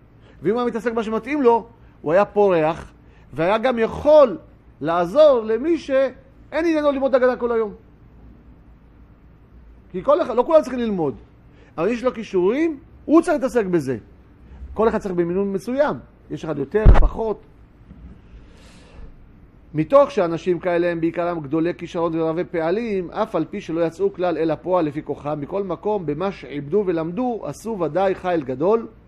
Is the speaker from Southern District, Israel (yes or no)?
yes; Eilat, Southern District, Israel; אני הייתי אילתי